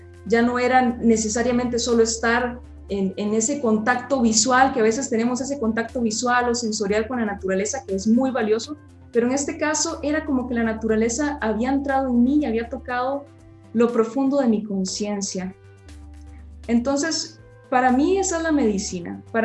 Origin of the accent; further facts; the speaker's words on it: Palmares, Alajuela, Costa Rica; soy de Costa Rica, de Palmares